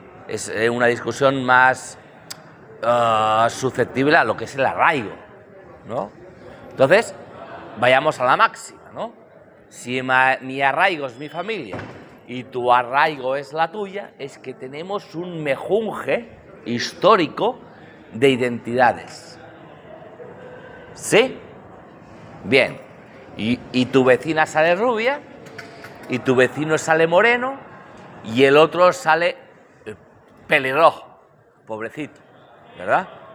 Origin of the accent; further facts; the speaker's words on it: Catalonia, Spain; Porque aquí en Cataluña, yo como catalán, hemos tenido un sesgo